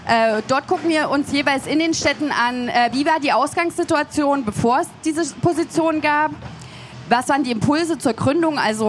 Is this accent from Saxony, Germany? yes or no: yes; Leipzig, Saxony, Germany; Ich komme aus Leipzig